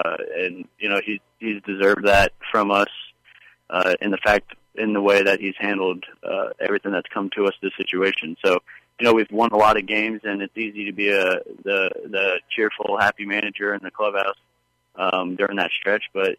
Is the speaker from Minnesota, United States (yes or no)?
no; Vero Beach, Florida, United States; I grew up in Vero Beach. I came to a lot of games over here